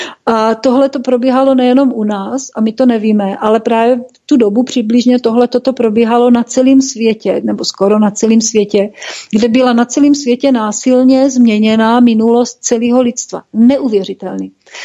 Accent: Moravia, Czechia; protože já jsem Čech, jsem Češka teda, vlastně Moravanka

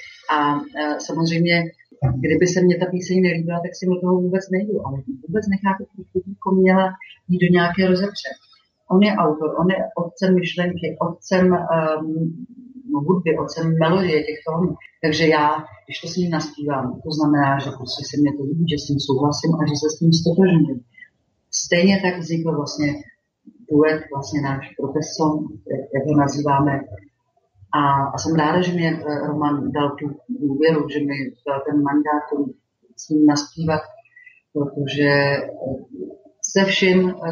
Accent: Cheb, Karlovy Vary Region, Czechia; also born or lived in Klášterec / Most / Prague; now in Cheb, Czechia; Cheb mám ráda, je to moje rodné město, moje rodná rouda. Chvíli jsem žila v Klášterci, chvíli jsem studovala a žila v Mostě, skoro 20 let jsem žila v Praze

